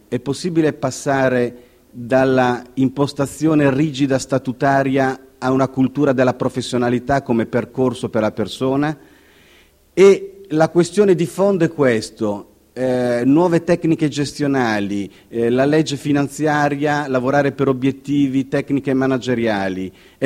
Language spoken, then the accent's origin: Italian; Emilia-Romagna, Italy; io e il professor Ruffini siamo romagnoli.